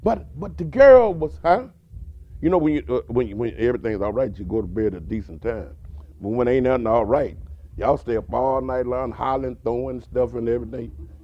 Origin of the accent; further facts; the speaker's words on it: Gonzales, United States; I'm from Gonzales. I know how little small town, little thing, they gossip a lot.